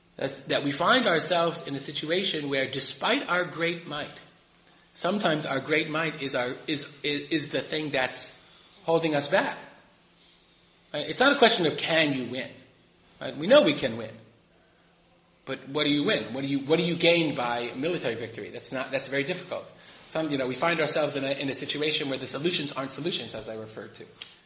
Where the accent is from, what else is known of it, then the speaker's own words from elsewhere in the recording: United States; Growing up in America, I don't know, when I went to Belgium, I've never really been in European cities.